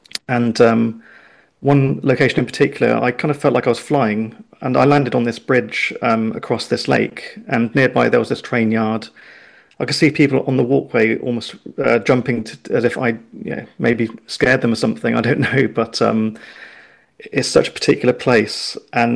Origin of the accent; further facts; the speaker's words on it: Oxford, South East England, United Kingdom; So I come from Oxford, and I experienced something that changed my perception of reality from a young age.